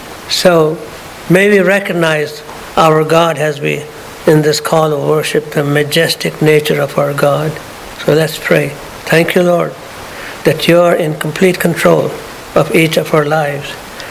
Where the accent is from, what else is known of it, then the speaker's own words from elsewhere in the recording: India; also born or lived in Pakistan; growing up in India, Pakistan, and then India, in the morning I always heard